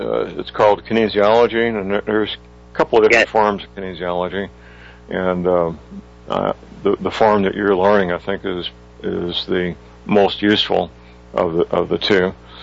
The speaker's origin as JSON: {"language": "English", "town": "St. Louis", "region": "Missouri", "country": "United States", "tie": "born or raised there", "said": "from the recent unpleasantness in Ferguson, Missouri, a working-class suburb of St. Louis, Missouri, my hometown."}